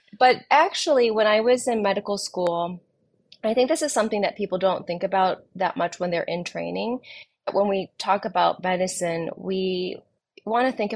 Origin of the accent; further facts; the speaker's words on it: Michigan, United States; So a little bit about myself. I grew up in Michigan. I spent probably 8 years in Ann Arbor, Michigan, doing my undergrad and med school there.